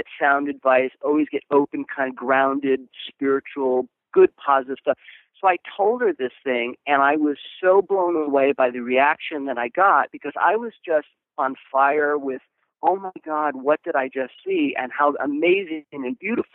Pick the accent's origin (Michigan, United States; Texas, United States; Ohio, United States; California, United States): California, United States; So I grew up in Southern California.